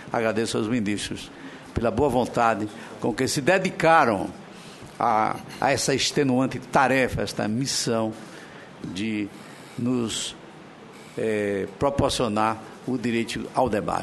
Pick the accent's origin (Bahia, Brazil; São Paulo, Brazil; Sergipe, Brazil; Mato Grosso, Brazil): Sergipe, Brazil; Simão Dias; os municípios de Simão Dias, que é a minha terra, onde eu já fui prefeito